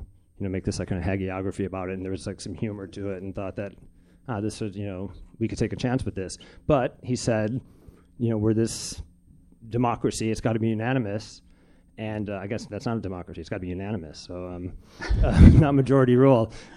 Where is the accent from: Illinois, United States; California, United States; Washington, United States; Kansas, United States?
Illinois, United States; Chicago; I'm from Chicago originally, and I went back at Thanksgiving time